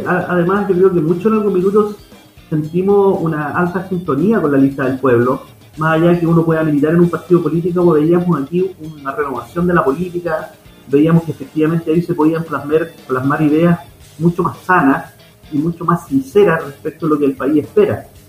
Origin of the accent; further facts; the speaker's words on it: Chile; en la constituyente que hicimos como chilenas y chilenos